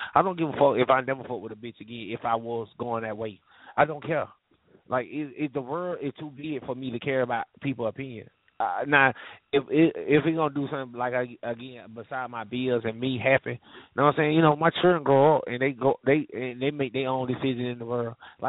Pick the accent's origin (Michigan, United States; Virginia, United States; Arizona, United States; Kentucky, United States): Virginia, United States; Long Beach; born there; I was born in Virginia, Long Beach, Virginia.